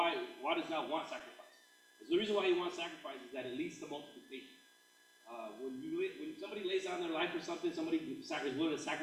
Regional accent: San Jose, California, United States; And so as a young man, I grew up here in San Jose. I grew up 18 years. I served 10 years in the Army.

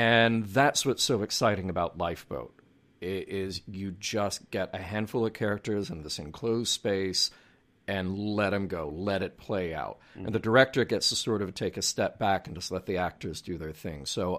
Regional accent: Birmingham, Alabama, United States; So I grew up in Birmingham, Alabama, and we had this beautiful 1926-27 movie palace, the Alabama

